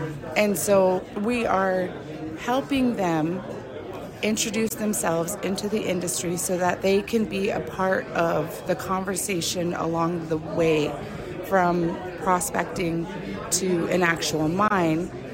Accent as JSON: {"language": "English", "region": "British Columbia", "country": "Canada", "said": "I'm from the Gitxan Territory."}